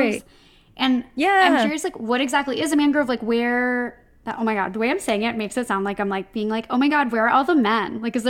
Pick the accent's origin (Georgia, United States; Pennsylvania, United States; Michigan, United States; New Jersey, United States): New Jersey, United States; Sorry, well, I'm from Jersey.